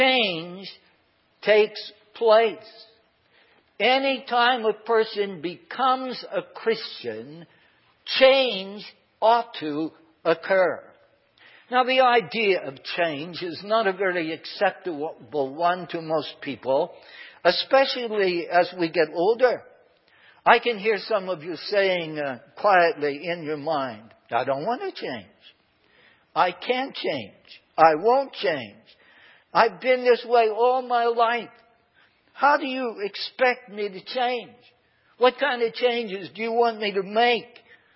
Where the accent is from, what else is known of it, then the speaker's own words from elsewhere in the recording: McKeesport, Pennsylvania, United States; Some of you know that I grew up in McKeesport.